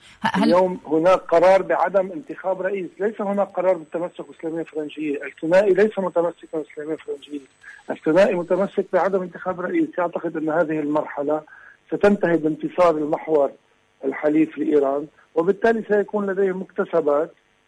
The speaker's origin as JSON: {"language": "Arabic", "country": "Lebanon", "said": "يعني على القليل بيعرفوا أكثر بكثير مننا نحن كلبنانيين"}